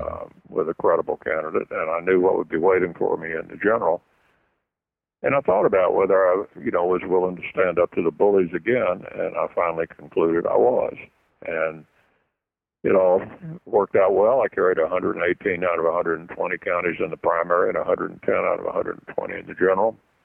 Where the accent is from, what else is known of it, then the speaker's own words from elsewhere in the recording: Louisville, Kentucky, United States; it happened to be in my hometown of Louisville